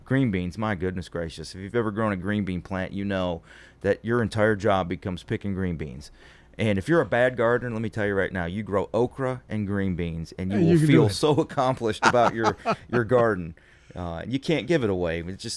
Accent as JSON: {"language": "English", "town": "Cleveland", "region": "Ohio", "country": "United States", "moved": "yes", "said": "But, you know, I was in Cleveland is where I was born, and we got the lake effect weather."}